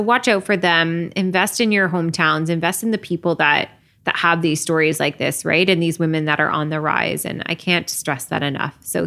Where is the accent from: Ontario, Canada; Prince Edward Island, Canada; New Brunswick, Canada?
Ontario, Canada; Guelph; Well, I mean, I'm also from Guelph. Like Guelph's not a big city.